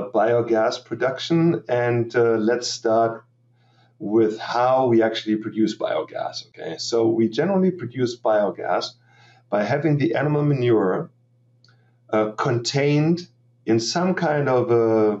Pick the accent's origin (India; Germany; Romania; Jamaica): Germany; moved away as an adult; also born or lived in Texas; now in Davis, United States; Yeah, so I'm a native from Germany, lived there for 27 years and 27 years ago, I came to the States.